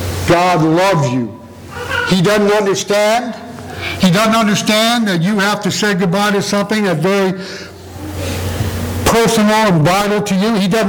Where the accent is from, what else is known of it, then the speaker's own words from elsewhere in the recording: Indiana, United States; I get off the plane, I get on the bus, drives me to my hometown in northern Indiana.